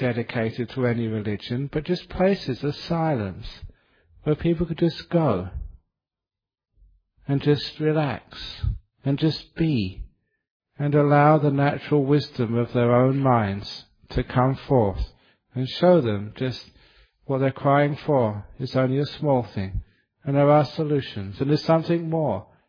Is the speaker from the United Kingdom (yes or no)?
yes; London, United Kingdom; as a kid growing up in London, which was a very, very noisy city.